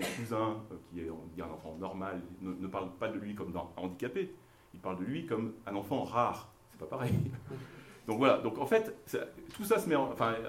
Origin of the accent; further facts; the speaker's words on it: France; born there; ils savaient que je venais de France, hein, moi je suis né en France